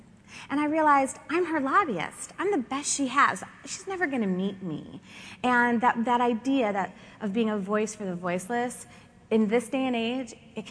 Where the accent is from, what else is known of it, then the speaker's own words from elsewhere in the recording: United States; born there; just because I was born in America, why my life was different.